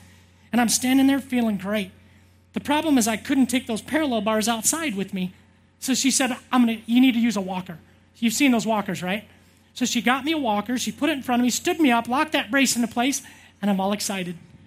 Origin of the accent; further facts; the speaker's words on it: Woonsocket, South Dakota, United States; So I had to go home to my hometown, Woonsocket, South Dakota.